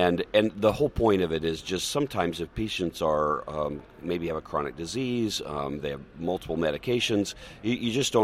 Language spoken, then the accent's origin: English; Boone, United States; Yeah, I grew up in Boone. My dad was the hospital administrator in Boone, so I started working at my dad's hospital when I was 12 or 13